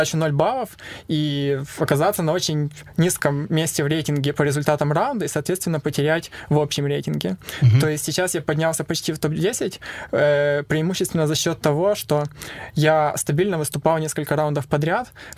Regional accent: Lviv Oblast, Ukraine; moved away as an adult; я сам из Западной Украины, из Львовской области. И диплом бакалавра я получил там, а в магистратуру поступил сюда, в университет.

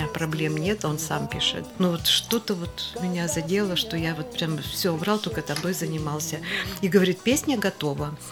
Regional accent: Perm, Perm Krai, Russia; Я вот из Перми приехал

